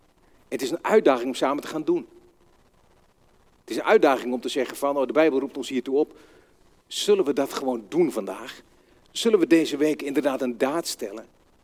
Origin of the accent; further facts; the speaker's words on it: Vroomshoop, Overijssel, Netherlands; Ik kom uit Vroomshoop, daar zetten we altijd een H voor een klinker.